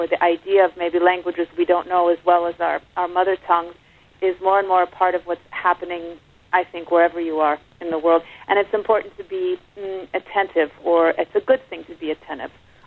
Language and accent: English; Charleston, West Virginia, United States; And also there's some of Charleston, West Virginia, my hometown in there.